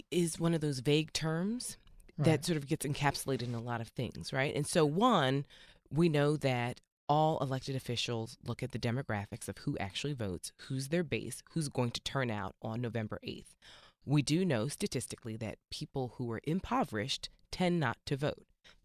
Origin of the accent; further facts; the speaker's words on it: United States; because I'm Black American, I know the sacrifices that have, you know, occurred in this country.